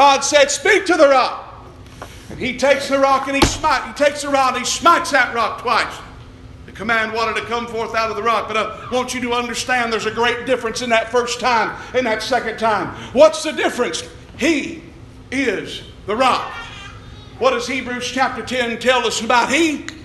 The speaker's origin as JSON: {"language": "English", "region": "Tennessee", "country": "United States", "said": "Now I'm from East Tennessee. We'd kind of call that what you'd call a spat."}